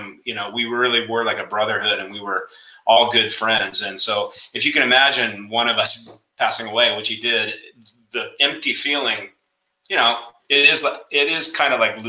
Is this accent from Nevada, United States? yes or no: yes; Reno, Nevada, United States; I started acting when I was 11 in my hometown of Reno, Nevada.